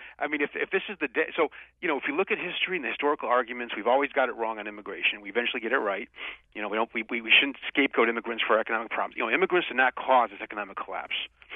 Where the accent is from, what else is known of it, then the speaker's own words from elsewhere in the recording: Cleveland, Ohio, United States; In my hometown, Cleveland, which used to be the sixth largest city in America with 1 million people, we're down to now 395,000 people.